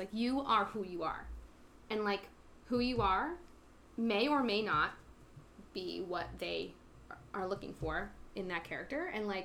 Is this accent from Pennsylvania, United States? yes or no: yes; Kingston, Pennsylvania, United States; But yeah, I'm from Kingston, which is just outside Wilkes-Barre.